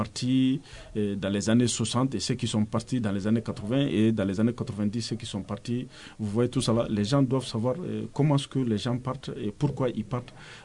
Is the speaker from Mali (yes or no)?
yes; Kayes, Mali; Donc c'est dire que partir, en fait, chez nous, à Kaï, c'est pas un gros problème.